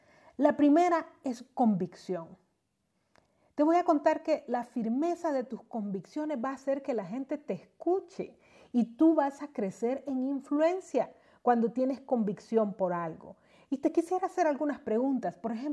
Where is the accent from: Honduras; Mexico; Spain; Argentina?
Honduras; me he dado cuenta en mi país, yo estoy en Honduras, que han surgido tantas personas sacando sus ideas